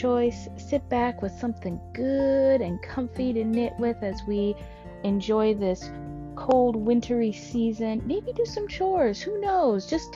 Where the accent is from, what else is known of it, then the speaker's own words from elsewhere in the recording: Alaska, United States; am a knitter, crafter, mental health therapist, mental health advocate, new mama, and adventurer in my home state of Alaska.